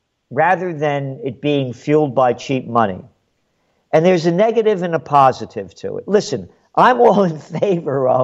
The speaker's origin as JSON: {"language": "English", "country": "United States", "said": "my passion being an American and the freedom that I used to have that I couldn't be if I was born anywhere else."}